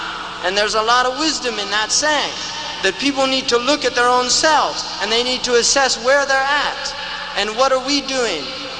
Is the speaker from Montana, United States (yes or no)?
no; California, United States; All right, I'm a Muslim from California.